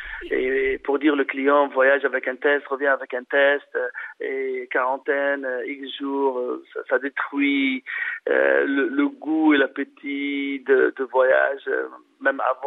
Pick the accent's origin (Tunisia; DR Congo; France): Tunisia; À dire je suis tunisien, je préfère la Tunisie